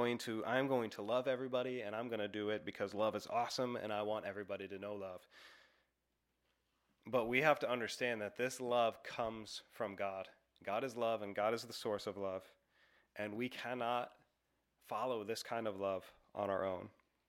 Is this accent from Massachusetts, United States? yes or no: yes; Massachusetts, United States; maybe this is because I came from Massachusetts, but I've heard people say over and over again, I hate people, I'm so done with people.